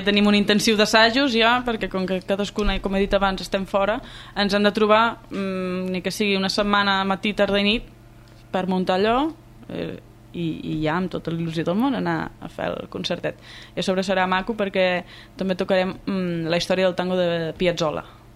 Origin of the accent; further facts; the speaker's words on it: Catalonia, Spain; I són 4 noies que som totes provenent de les Terres de l'Ebre